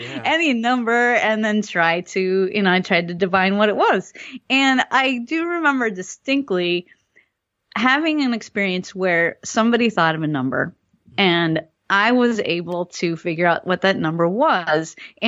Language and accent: English; Milwaukee, Wisconsin, United States; I'm from Milwaukee, Wisconsin, and she always used to listen to the Chicago radio stations.